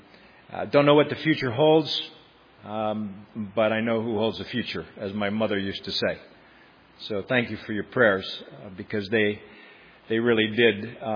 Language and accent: English; Schenectady, New York, United States; I grew up in Schenectady and was a regular at Sacandaga Bible Conference. My parents had a cabin there